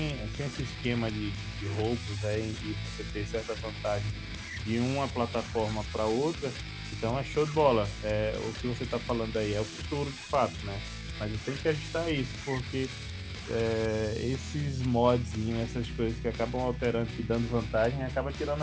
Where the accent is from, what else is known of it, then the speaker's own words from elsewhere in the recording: Juazeiro, Bahia, Brazil; eu sou natural daqui de Juazeiro, né? Eu sou natural de Juazeiro, Bahia, mas minha família é toda do interior, né?